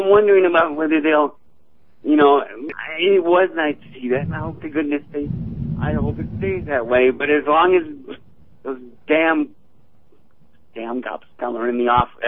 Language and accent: English; United States; You know, I'm an American.